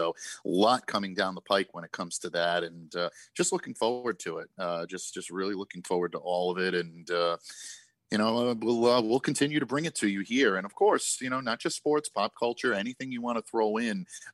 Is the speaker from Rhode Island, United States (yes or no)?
yes; Rhode Island, United States; I'm from Rhode Island. We're all about free stuff up right here.